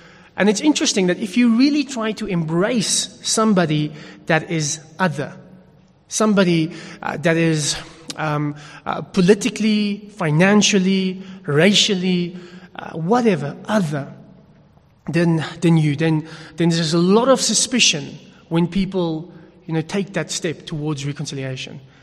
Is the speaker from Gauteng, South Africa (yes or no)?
no; KwaZulu-Natal, South Africa; I grew up in Natal, and there was some genuine prejudice.